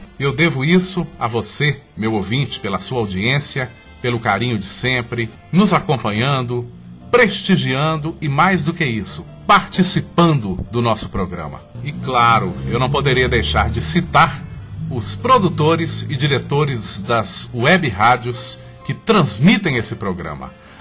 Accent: Sete Lagoas, Minas Gerais, Brazil; Eu sou mineiro de Sete Lagoas.

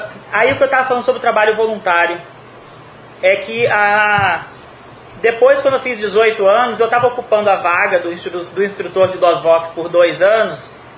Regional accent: Campos, Rio de Janeiro, Brazil; da cidade de Campos, que é a cidade onde eu nasci, cresci e trabalhei a maioria do tempo da minha vida, no Rio de Janeiro

